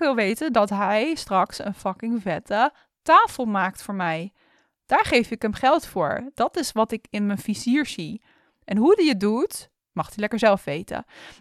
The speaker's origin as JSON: {"language": "Dutch", "town": "Rotterdam", "region": "South Holland", "country": "Netherlands", "accent": "Rotterdam", "said": "Even grappig gezegd, hè, met mijn Rotterdamse accent."}